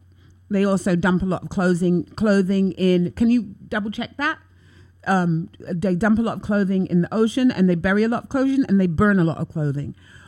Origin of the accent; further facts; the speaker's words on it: London, United Kingdom; We had an H&M in London when I was growing up on Regent Street.